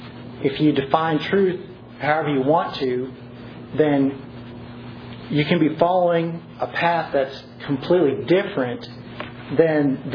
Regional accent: Oklahoma, United States; It's encouraging when I'm from Oklahoma, I go up there every once in a while.

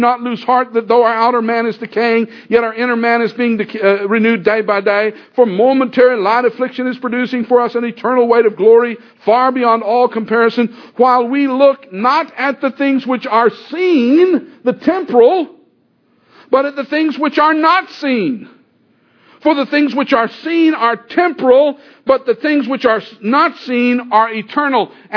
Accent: United States; I'm an American, I grant you that.

